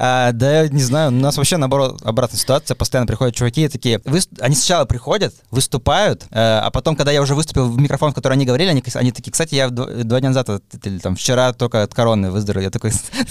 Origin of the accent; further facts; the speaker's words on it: Russia; я комик из России, а не из Эстонии